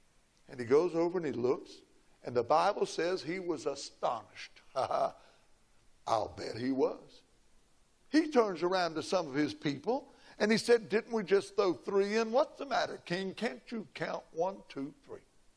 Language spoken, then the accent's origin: English; Illinois, United States; We're not from Chicago. We specify when people say, where are you from? We don't say Illinois because they almost immediately go to Chicago. We don't like Chicago. We don't want Chicago at all. We're southern Illinois.